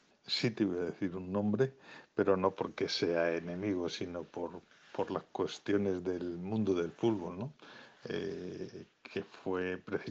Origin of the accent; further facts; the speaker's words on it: Málaga, Andalusia, Spain; also born or lived in Madrid; yo siempre digo que soy madrileño de nacimiento y malagueño de adopción. En Madrid viví 14 años y el resto de mi vida lo he pasado en Málaga.